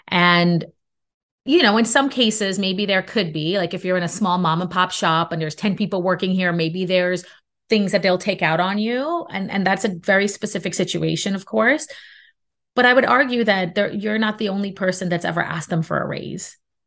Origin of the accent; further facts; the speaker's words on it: Brooklyn, New York, United States; I mean, I'm from a Caribbean background. I grew up in Brooklyn.